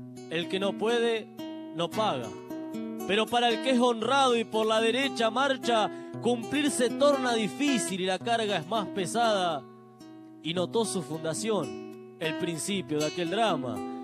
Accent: Argentina; Perdón como argentino, me avergüenza y me da rabia

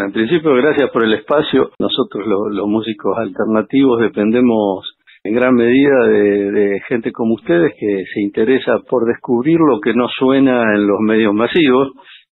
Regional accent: Venado Tuerto, Santa Fe, Argentina; Primero con una profesora de pueblo de mi ciudad natal, Venado Tuerto.

